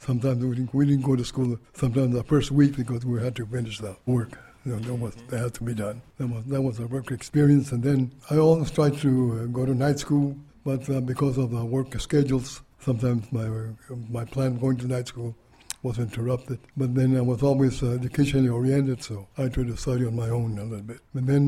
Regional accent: Madera, California, United States; now in Fresno, United States; I am the oldest. And we were raised in Madera, went to the schools in Madera, and then we moved to Fresno. My dad got a job here in Fresno, and then I went to work in the farms.

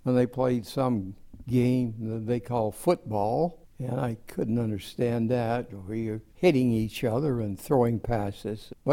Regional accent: Kerman, California, United States; born there; Yes, I was born near Kerman, California, on July the 5th, 1922.

